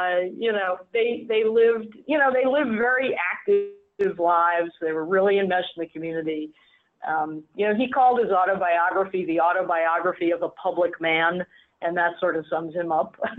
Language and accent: English; New York City, New York, United States; I grew up in New York City, one brother, one sister. We lived in Manhattan in the 50s, 60s, 70s.